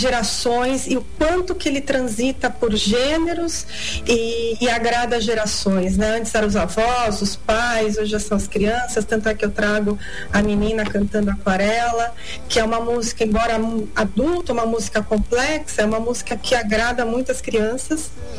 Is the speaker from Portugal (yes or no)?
no; Italy; Sabe que eu sou italiana, então.